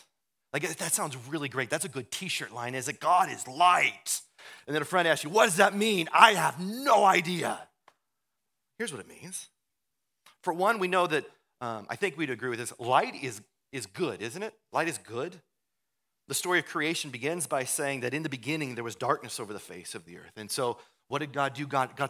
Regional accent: Iowa, United States; you probably didn't know that I grew up in Iowa because I don't talk about

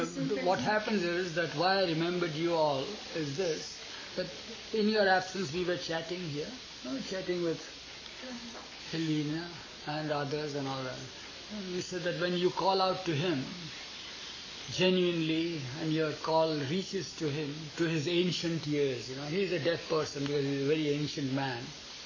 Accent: Romania; I'm a Roman. I'm from Romania.

